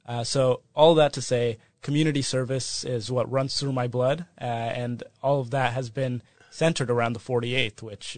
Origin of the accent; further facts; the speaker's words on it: Redmond, Washington, United States; I bring up Redmond because that's the community and that's the town that I grew up in. Born and raised in Redmond, Washington, the 48th Legislative District